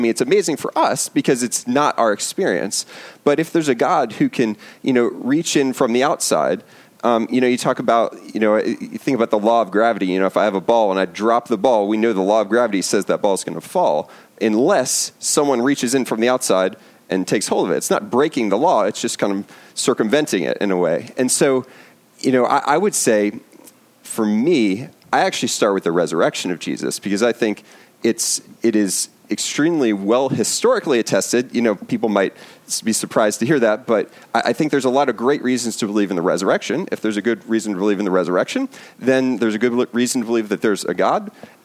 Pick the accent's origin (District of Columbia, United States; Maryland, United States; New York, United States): Maryland, United States; now in Catonsville, United States; So I grew up in Howard County.